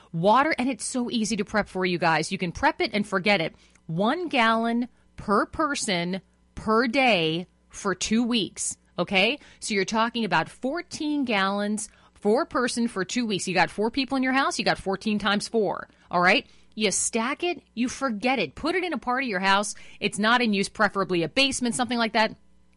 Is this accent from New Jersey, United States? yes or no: no; Green Bay, Wisconsin, United States; I grew up in Green Bay, Wisconsin. I got family far tougher than I am, still out in South Dakota.